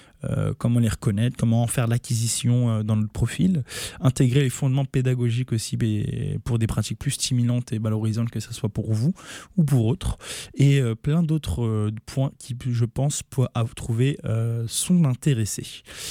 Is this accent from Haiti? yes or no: no; France; now in Sherbrooke, Canada; ma situation en tant que Français. Il faut savoir que dans notre cadre d'études en France, on n'a pas beaucoup d'investissements dans la recherche et la biotechnologie.